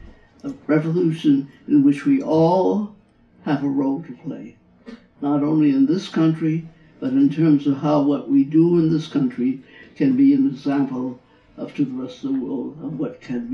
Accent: New York, United States; now in Detroit, United States; I'm a New Yorker. I don't feel like one at this moment, but I grew up in New York, in Jackson Heights. I went to college at Barnard College.

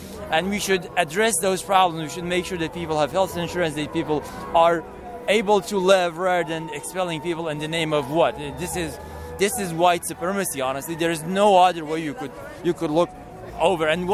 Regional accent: Iran; I'm an immigrant as well. I'm from Iran

